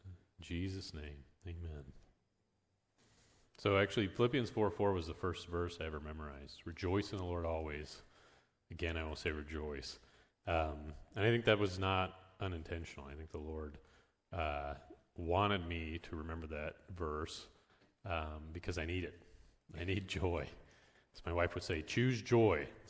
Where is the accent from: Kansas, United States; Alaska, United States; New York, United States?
Kansas, United States; Salina; So I was born here in Salina. I grew up in the Catholic Church. I actually went to St. Mary's just down the road here, the St. Mary's Elementary School.